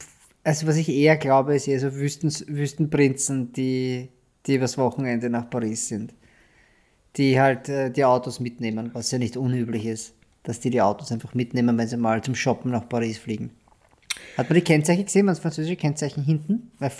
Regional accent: Austria; Als Österreicher.

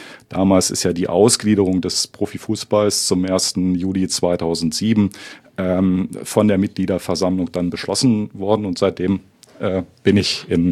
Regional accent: Braunschweig, Lower Saxony, Germany; born there; ich bin in Braunschweig geboren

